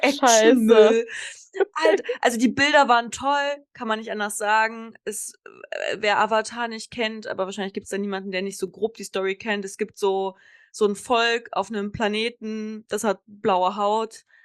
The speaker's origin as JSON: {"language": "German", "town": "Kassel", "region": "Hesse", "country": "Germany", "tie": "born or raised there", "lives_now": "Konstanz, Germany", "said": "So, und in meiner Heimatstadt Kassel gibt's auch echt einen fetten neuen Filmpalast."}